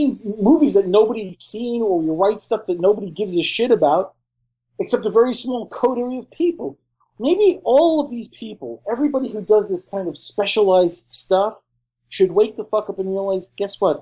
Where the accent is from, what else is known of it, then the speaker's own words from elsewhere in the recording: Staten Island, New York, United States; Don't even go there, because I'm telling you right now, I'm from Staten Island. I know people.